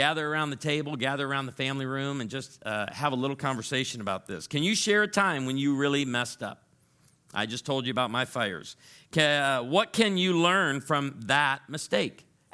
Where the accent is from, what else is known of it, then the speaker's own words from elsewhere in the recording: Illinois, United States; And I'm from Illinois. I grew up in Illinois. We didn't have cedar trees